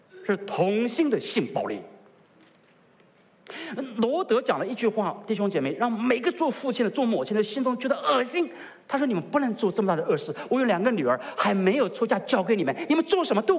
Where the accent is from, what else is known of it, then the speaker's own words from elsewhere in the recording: China; 就像我们中国人夫妻之间的关系，常常讲同房